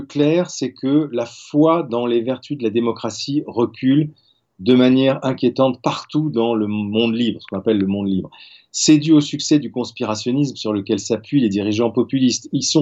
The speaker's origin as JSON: {"language": "French", "country": "France", "said": "Chez nous, en France, c'est le Conseil constitutionnel qui se prononce sur la régularité juridique d'une élection"}